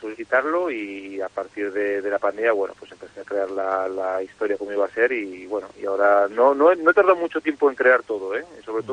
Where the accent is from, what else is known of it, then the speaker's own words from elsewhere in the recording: Torrelavega, Cantabria, Spain; yo soy muy de Torrelavega, la industria, todo eso me ha marcado toda la vida